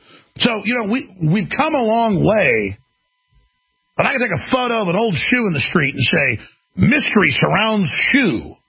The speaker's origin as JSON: {"language": "English", "region": "Texas", "country": "United States", "said": "But I've got two eyes and a nose, and I'm from Texas."}